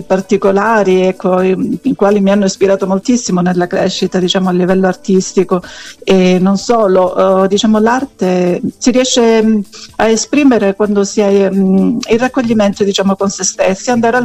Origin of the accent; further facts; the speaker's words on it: Pietrenere, Calabria, Italy; also born or lived in Palmi; sono nata a Palmi e ho vissuto, diciamo, praticamente gran parte della mia vita in un paesino piccolino chiamato Pietrenere